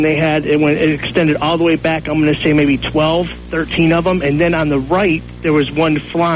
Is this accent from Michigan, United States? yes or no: yes; Grand Rapids, Michigan, United States; from Grand Rapids, Michigan.